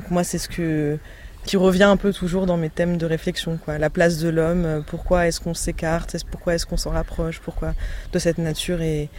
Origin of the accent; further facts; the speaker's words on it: Paris, Île-de-France, France; j'étais à la fac à Paris, je suis parisienne de base.